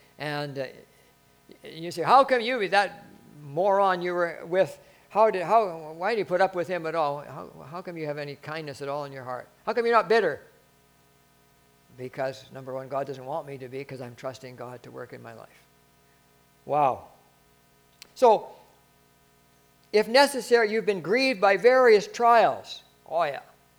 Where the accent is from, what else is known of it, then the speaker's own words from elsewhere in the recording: Canada; I'm a Canadian, and I'm in trouble here.